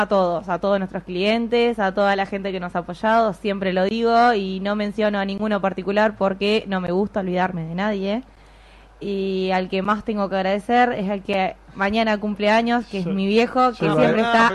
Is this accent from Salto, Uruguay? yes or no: yes; Salto, Uruguay; Es re lindo, porque si bien es una fusión de un montevideano y una salteña